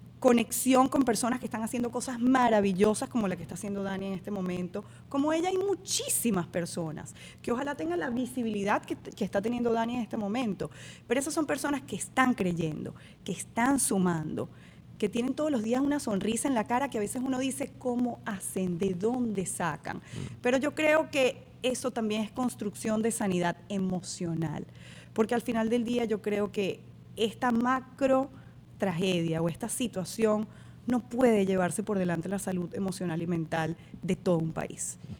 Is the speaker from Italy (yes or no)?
no; Venezuela; moved away as an adult; nosotros hace casi 5 años salimos de Venezuela, es ver la migración como un viaje transformador.